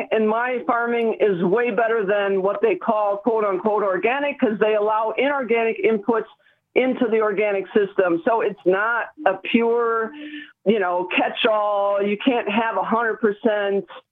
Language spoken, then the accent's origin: English; Watertown, Wisconsin, United States; born or raised there